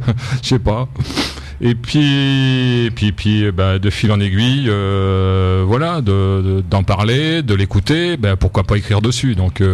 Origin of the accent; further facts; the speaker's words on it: Thouars, Nouvelle-Aquitaine, France; je viens de Thouars, dans les Deux-Sèvres, voilà. Région Poitou-Charentes.